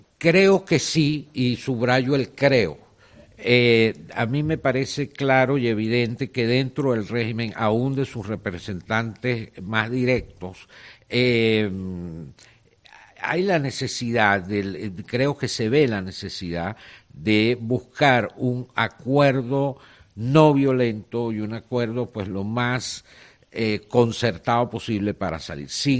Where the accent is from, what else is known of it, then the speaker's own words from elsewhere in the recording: Venezuela; puedo decir un poco lo que creo que como venezolanos vemos